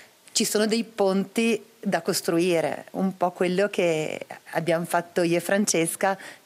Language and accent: Italian; Cadro, Ticino, Switzerland; now in Poschiavo, Switzerland; Io sono ticinese, attinente di Cadro, e sono qui da 27 anni